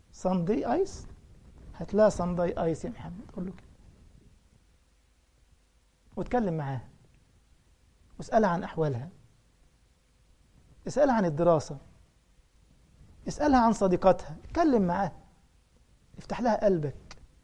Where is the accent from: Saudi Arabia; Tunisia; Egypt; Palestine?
Egypt; Upper Egypt; فالمهم احد بلدياتنا وانا صعيدي على فكره